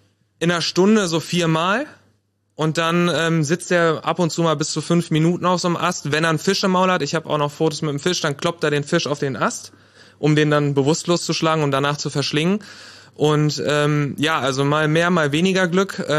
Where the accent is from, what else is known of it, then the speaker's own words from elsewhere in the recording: Paderborn, North Rhine-Westphalia, Germany; Ich komme auch aus Paderborn, so wie mein Vorredner Rick.